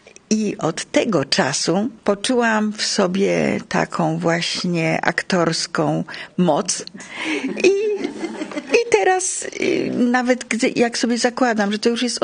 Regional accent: Kraków, Lesser Poland, Poland; now in Łódź, Poland; Ja pochodzę z Krakowa i od wielu lat już mieszkam w Łodzi, ale ciągle się nie... Tak czuję, jakbym była trochę krakuską, trochę łodzianką

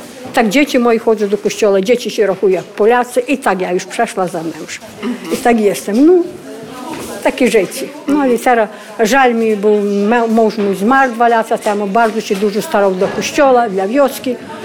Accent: Dobromyl, Lviv Oblast, Ukraine; Polish is a second language; moved away as an adult; żyję tutaj kupę lat już, bo sama jestem, stąd nie jestem rodem, po prostu... A ja z Dobromila aż w tę stronę tam, Dobromila. Tutaj wyszłam za mąż

